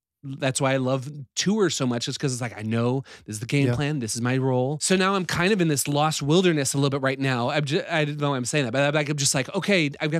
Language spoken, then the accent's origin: English; Midwest, United States; me growing up in the Midwest, the nomenclature of therapy, how much that has changed just in my lifetime.